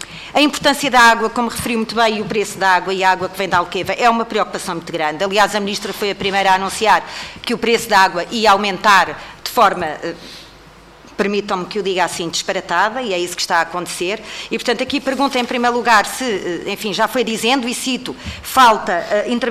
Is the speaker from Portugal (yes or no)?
yes; Alentejo, Portugal; como alentejana que sou, de facto nós vemos o nosso território morrer